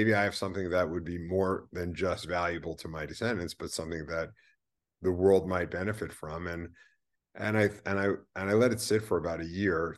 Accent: New York, United States; born there; I was born in 1961 in the Bronx in New York.

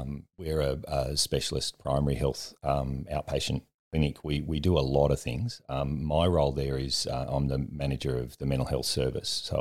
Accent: New South Wales, Australia; also born or lived in Canberra; now in Melbourne, Australia; So I was born and raised in the Western Plains in New South Wales. I grew up in Canberra and studied in Canberra my undergraduate nursing after a few years in the hotel trade

